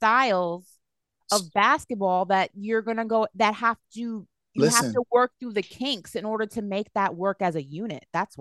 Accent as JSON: {"language": "English", "region": "New York", "country": "United States", "said": "New York."}